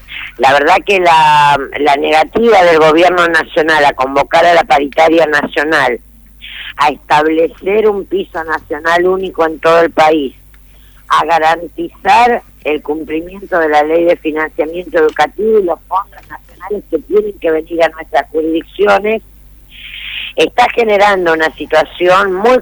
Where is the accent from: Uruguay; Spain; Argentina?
Argentina; Santa Fe; Yo soy santafesina